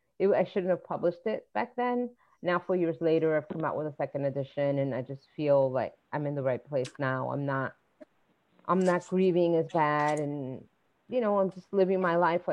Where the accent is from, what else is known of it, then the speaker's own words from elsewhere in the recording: New Jersey, United States; I grew up in a biracial, multicultural home, and deals with grief and with growing up in New Jersey and the things that come with that sort of family, being a child of immigrants.